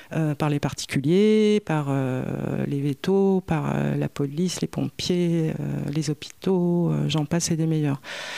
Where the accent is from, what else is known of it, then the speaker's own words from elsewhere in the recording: Paris, Île-de-France, France; now in Tours, France; Donc quand je suis arrivée à Tours, parce que je suis d'originaire de Paris, il y a un peu plus d'un